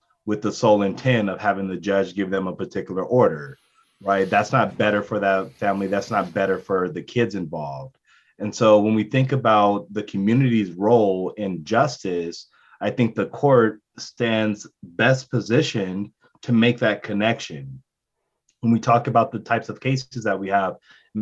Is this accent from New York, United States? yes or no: no; Los Angeles, California, United States; born there; I was born in Los Angeles in Martin Luther King Jr. Hospital.